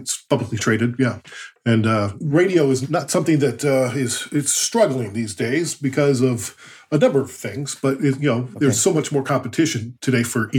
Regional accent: United States; it's I'm from the States originally

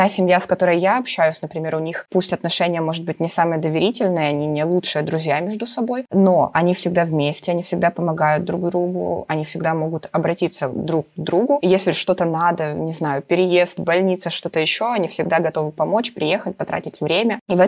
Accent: Ukraine; moved away as an adult; now in Kraków, Poland; Да, я из Украины.

